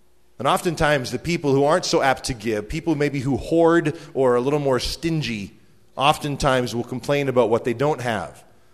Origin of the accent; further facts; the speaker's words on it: Canada; It's kind of fun being a Canadian in an American family because it gives us an excuse to celebrate a lot of things twice.